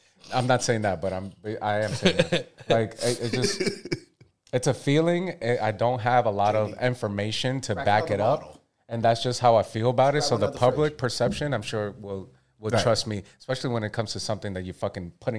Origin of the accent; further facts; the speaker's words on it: New York, United States; I'm such a New Yorker that I don't care too much about.